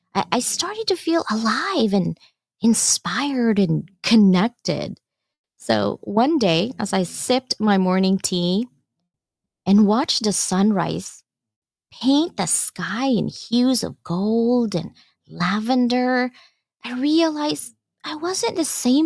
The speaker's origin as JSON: {"language": "English", "country": "Philippines", "tie": "born or raised there", "said": "You guys know I'm from the Philippines, right?"}